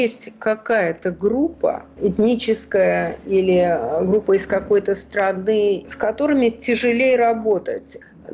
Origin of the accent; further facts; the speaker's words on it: Vilnius, Vilnius County, Lithuania; Во-первых, я выросла в Литве, я выросла в Вильнюсе.